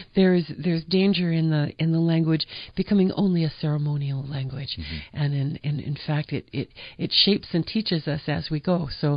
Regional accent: New York, United States; I grew up in upstate New York.

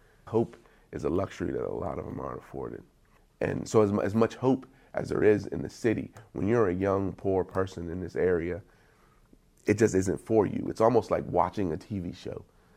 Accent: Wheeling, West Virginia, United States; I am 40 years old. I'm from Wheeling, West Virginia, preferably East Wheeling

